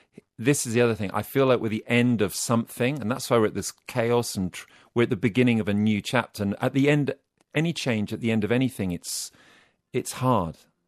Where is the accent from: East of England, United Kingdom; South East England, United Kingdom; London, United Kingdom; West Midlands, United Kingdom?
South East England, United Kingdom; Oxford; my hometown of Oxford, you'd walk through on a Friday or Saturday night and you kept your head down.